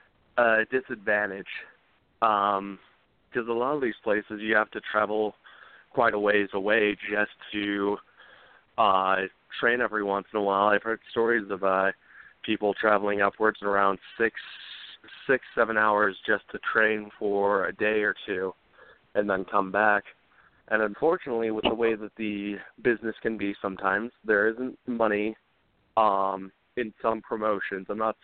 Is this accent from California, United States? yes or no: yes; Riverside, California, United States; moved away; I had been living in Idaho for quite some time now. Lovely country out here. Originally, I am from Riverside, California, and my parents decided that they wanted to move to somewhere that was a little bit more